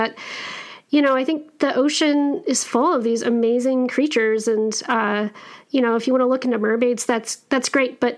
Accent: Wyoming, United States; cowgirl like I grew up in Wyoming.

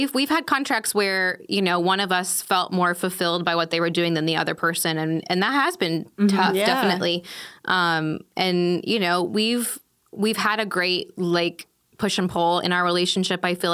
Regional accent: Lincoln, Nebraska, United States; I grew up in Lincoln, Nebraska, like landlocked state, literally had never been to like a beach.

